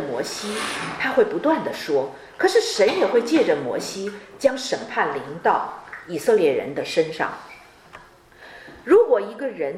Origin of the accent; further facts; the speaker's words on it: China; 为什么神会跟这些人立约，为什么不跟我们中国人立约？